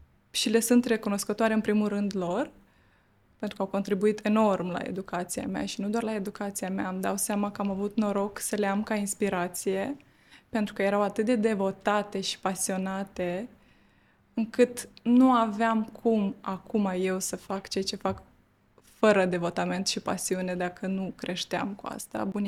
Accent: Borisovka, Odesa Oblast, Ukraine; eu sunt din satul Borisovka, raionul Tatar Bunar, regiunea Odessa. Am avut acolo cea mai frumoasă copilărie

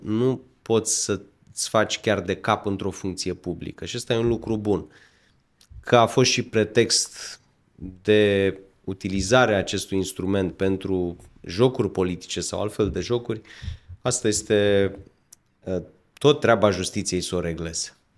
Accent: Romania; Când pleci ca român în diaspora, te pui în situația de a fi între două lumi.

